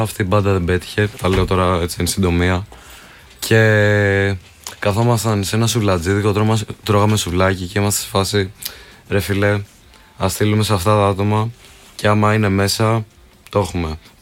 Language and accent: Greek; Athens, Attica, Greece; Είμαστε από την Αθήνα.